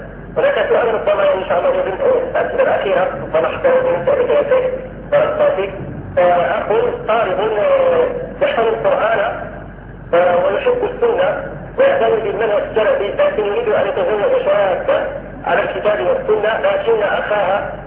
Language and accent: Arabic; Morocco; بعض الإخوة عندنا في المغرب يحفظون القرآن